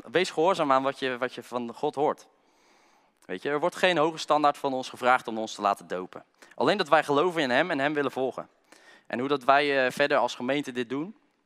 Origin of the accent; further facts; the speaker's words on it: Klaaswaal, South Holland, Netherlands; En ik ben als kind opgegroeid in de Nederlandse Hervormde Kerk in Klaaswaal. Ik ben daar ook als kind gedoopt.